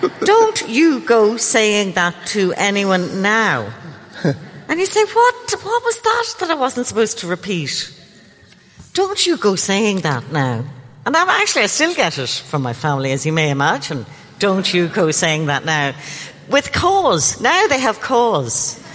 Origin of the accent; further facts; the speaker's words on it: Ireland; When I grew up in Catholic Ireland, marriage was the only consent that was necessary because you were going to be a virgin until that day.